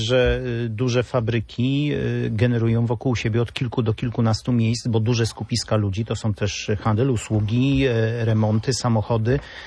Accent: Kuyavian-Pomeranian Voivodeship, Poland; moved away as an adult; 22 lata temu przyjechałem na wybrzeże z Kujawsko-Pomorskiego właśnie za pracą. Dzisiaj już tutaj zapuściłem korzenie i pewnie tak to pozostanie.

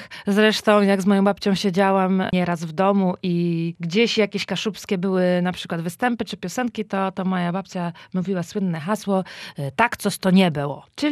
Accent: Kartuzy, Pomeranian Voivodeship, Poland; No jestem z Kartuz.

